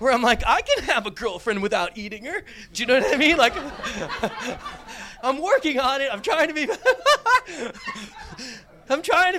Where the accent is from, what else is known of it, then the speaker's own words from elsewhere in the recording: United States; especially with my accent, right? Everybody else sounds so educated. I'm like, me from America, right?